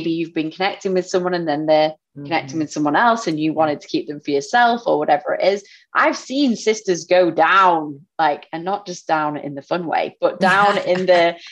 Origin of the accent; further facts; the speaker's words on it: England, United Kingdom; Because at 24, growing up in England and partying, you know, all around, people just grab your ass and there's no consent.